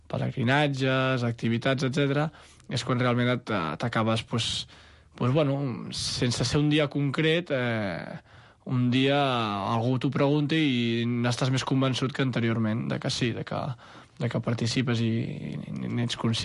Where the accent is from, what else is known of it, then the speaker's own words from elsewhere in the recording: Sant Cugat del Vallès, Catalonia, Spain; Sant Cugat del Vallès, d'on soc